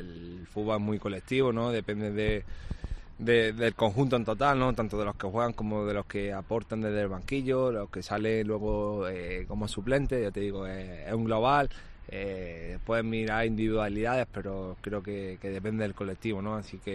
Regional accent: Andalusia, Spain; Al final, es también andaluz, yo también soy andaluz.

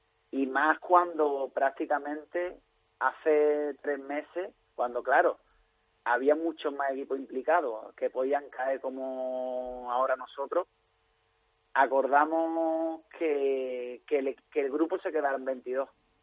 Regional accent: Andalusia, Spain; somos de aquí, no somos granadinos.

